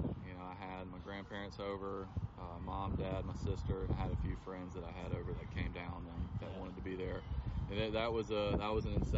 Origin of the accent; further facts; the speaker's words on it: Mobile, Alabama, United States; I'm used to being in Mobile, you know, back home.